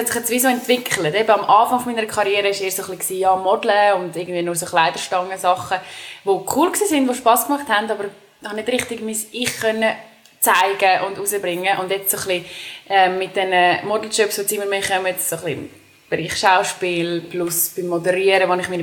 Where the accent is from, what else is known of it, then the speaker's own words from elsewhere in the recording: Dallenwil, Nidwalden, Switzerland; Ich bin ursprünglich aus Nidwalden. Das ist, ich bin in Dallewil geboren. Es ist ein kleines Dörfchen in Nidwalden. Ich bin mit 3 Schwestern aufgewachsen.